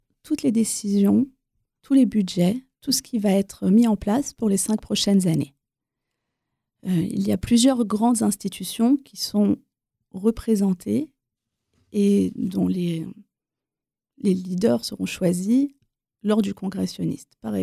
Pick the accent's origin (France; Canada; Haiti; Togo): France; born there; Alors, moi, je suis née en France, de mère française et de père israélien.